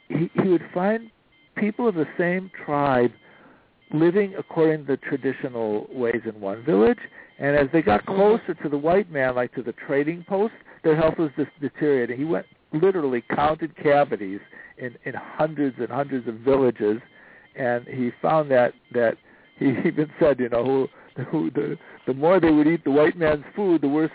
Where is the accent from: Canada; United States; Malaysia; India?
United States; Cleveland, Ohio; Dr. Weston Price, who is a dentist, actually from my hometown, Cleveland, Ohio.